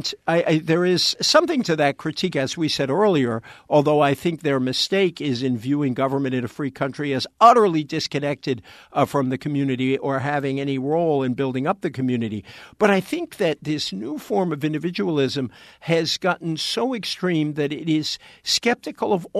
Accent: East Coast, United States; In fact, I grew up on the East Coast, but I have always hated that term, flyover country or Jesus land.

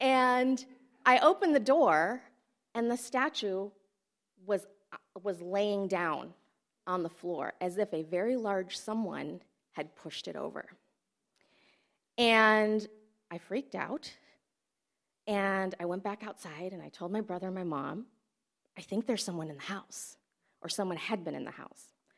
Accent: Flint, Michigan, United States; I came along, and I had a really great childhood growing up in Flint.

